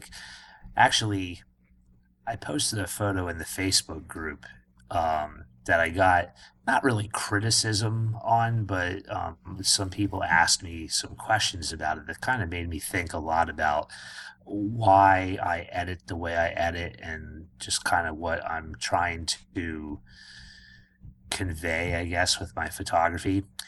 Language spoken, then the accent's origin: English; Pennsylvania, United States; also born or lived in Arizona; Like, as a kid growing up in Pennsylvania, like, obviously I was aware that it was lighter out later